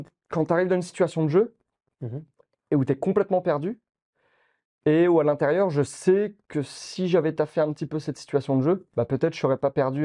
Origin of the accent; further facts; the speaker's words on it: Bourges, Centre-Val de Loire, France; J'ai grandi à Bourges, ancienne capitale du Royaume de Gaule, il y a fort longtemps. Petite ville, voilà, du centre de la France. Et je suis parti vers mes 19 ans à Montpellier